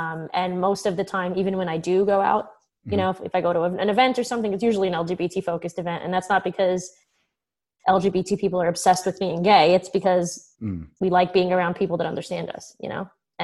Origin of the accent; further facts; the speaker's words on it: Brooklyn, New York, United States; Like, I'm Italian. I'm from Brooklyn.